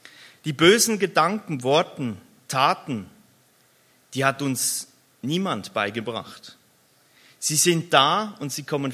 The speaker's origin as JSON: {"language": "German", "country": "Switzerland", "tie": "born or raised there", "said": "Dort, wo ich früher als Kind in der Schweiz wohnte, da hatten wir einen alten, kalten Keller aus Stein unter dem Haus."}